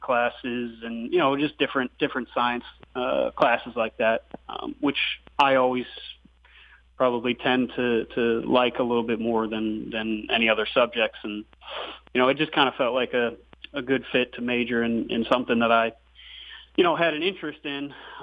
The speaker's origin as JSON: {"language": "English", "town": "Medina", "region": "Ohio", "country": "United States", "said": "Especially, I mean, I'm from just south of Cleveland. I'm from Medina, Ohio, technically."}